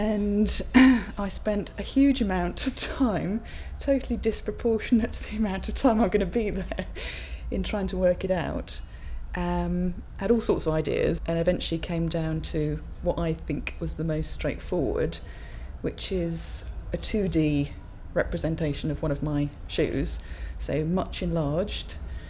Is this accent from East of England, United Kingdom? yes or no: no; Chipping Norton, South East England, United Kingdom; I'm from Chipping Norton in Oxfordshire.